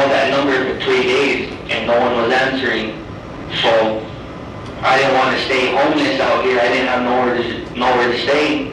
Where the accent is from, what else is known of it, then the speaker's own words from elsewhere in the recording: New Mexico, United States; I'm not familiar with Phoenix because I'm not from out here. I'm from New Mexico.